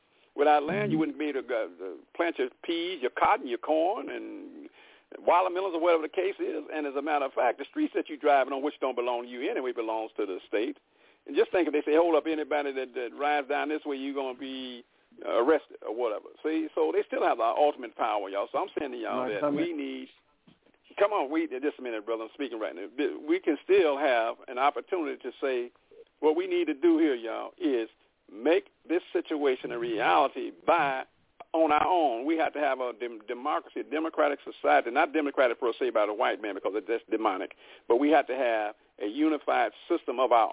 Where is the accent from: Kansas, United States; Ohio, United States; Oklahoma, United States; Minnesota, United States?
Oklahoma, United States; Oklahoma City; And, again, I'm from Oklahoma City, certified paralegal.